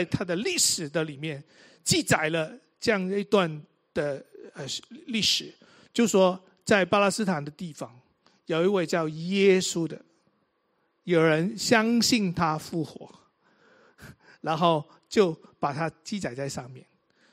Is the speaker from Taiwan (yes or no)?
no; Hong Kong; born there; 我记得我自己在香港出生的，我很喜欢小时候放什么假我们都可以放的